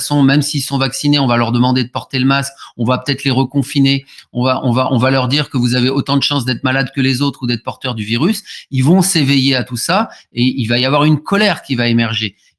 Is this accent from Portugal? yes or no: no; France; on a le biais qui nous est propre parce que nous sommes français